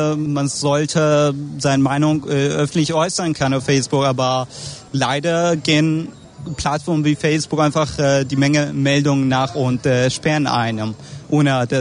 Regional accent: North Iraq, Iraq; Ich komme aus dem Nordirak.

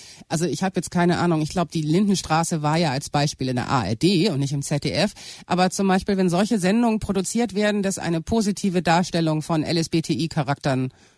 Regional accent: Hamburg, Germany; Okay, also für mich als Hamburgerin ist das eine Überraschung.

